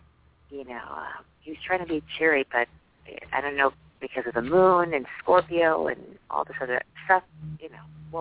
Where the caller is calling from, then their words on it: New York, United States; I'm calling from New York.